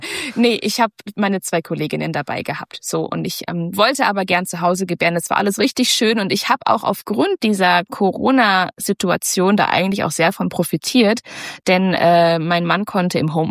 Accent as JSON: {"language": "German", "town": "Minden", "region": "North Rhine-Westphalia", "country": "Germany", "tie": "born or raised there", "also_born_or_lived": "Gütersloh / Rheda-Wiedenbrück / Rinteln", "said": "Und dann sind wir nach Porta Westfalica Minden gezogen. Und dann habe ich aber auch eine ganze Zeit in Rinteln an der Weser gelebt. Also ich bin wirklich oft hin und her gezogen. Und zuletzt habe ich dann mit meinem Mann und unseren Kindern in Porta Westfalica Minden gelebt."}